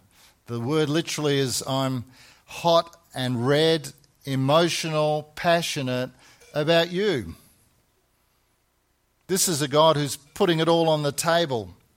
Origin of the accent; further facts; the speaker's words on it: Perth, Western Australia, Australia; Growing up in Perth in the 60s